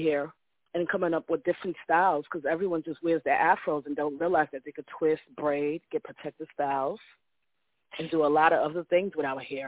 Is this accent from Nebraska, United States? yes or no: no; Queens, New York, United States; Well, I'm from Jamaica, Queens, New York.